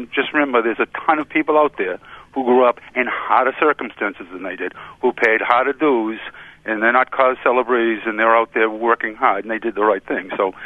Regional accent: Boston, Massachusetts, United States; However, that being said, I grew up in Boston.

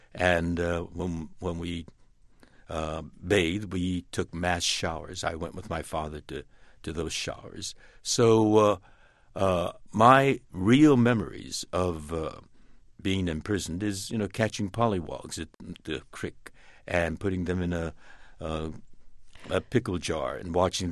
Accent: United States; born or raised there

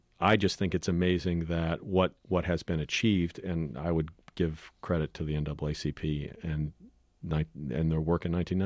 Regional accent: Chicago, Illinois, United States; now in Atlanta, United States; I'm from Chicago. I don't know. I moved to Atlanta. Almost everyone in Atlanta is from somewhere else. But so I grew up in the North, but I now live in Atlanta.

